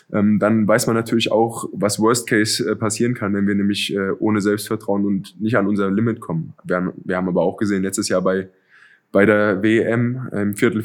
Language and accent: German; Kassel, Hesse, Germany; now in Flensburg, Germany; Ich habe ja den Vergleich zu meiner Heimat, ich habe den Vergleich zur Gegend in Kassel